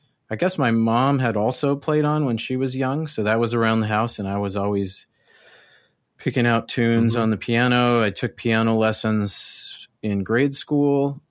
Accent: El Paso, Texas, United States; moved away as an adult; Well, I was born in El Paso, Texas. And I grew up there, I guess you could say. I lived there till I was just after my 18th birthday. I moved to go to college. So that's where I grew up.

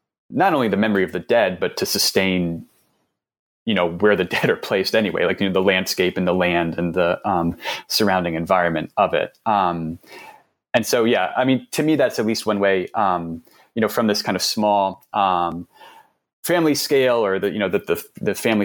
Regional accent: New York City, New York, United States; So I'm from New York City, and this is always sort of the turnover of businesses in New York City was always something I kind of like grumbled about when I was younger

